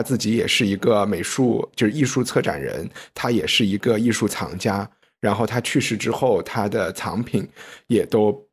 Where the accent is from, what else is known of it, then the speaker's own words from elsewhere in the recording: China; 我们大陆人讲